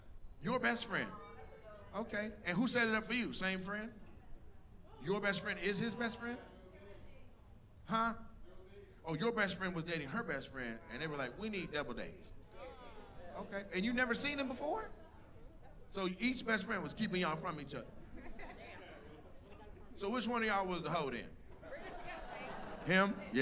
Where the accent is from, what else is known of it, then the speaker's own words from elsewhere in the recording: Washington, United States; I'm from Washington State. I pay attention.